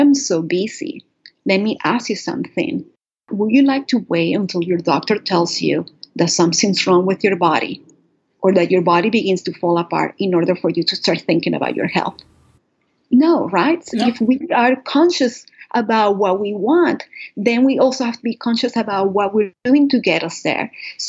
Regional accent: Caracas, Capital District, Venezuela; I was born and raised in Caracas, Venezuela, as I mentioned before, which is a Catholic country. And I believe in God

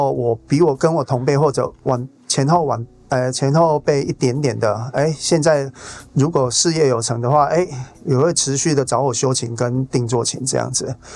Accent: southern Taiwan, Taiwan; 我们南部人就是每到哪里都要见面礼一下。

